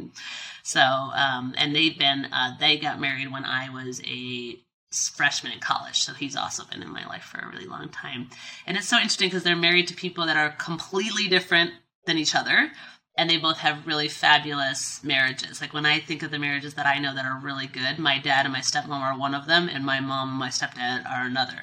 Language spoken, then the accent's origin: English; Bay City, Michigan, United States; born there; I was born in Bay City, Michigan, a small town in southern Michigan, and really flat Michigan.